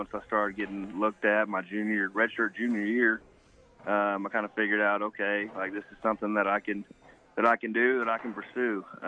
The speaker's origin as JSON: {"language": "English", "town": "Tyler", "region": "Texas", "country": "United States", "tie": "born or raised there", "said": "obviously I'm from Tyler, was born and raised there. All my family's in Texas"}